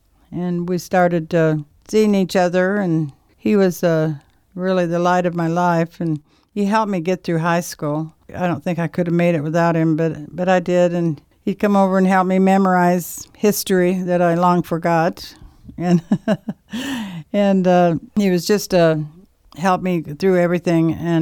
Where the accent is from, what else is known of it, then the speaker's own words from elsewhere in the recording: Des Moines, Iowa, United States; born there; I was born in Iowa in the United States of America, in the state of Iowa in the city of Des Moines.